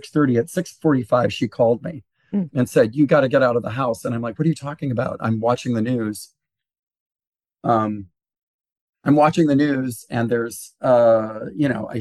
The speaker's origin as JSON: {"language": "English", "region": "Oklahoma", "country": "United States", "tie": "born or raised there", "said": "And I grew up in Oklahoma where we have tornadoes."}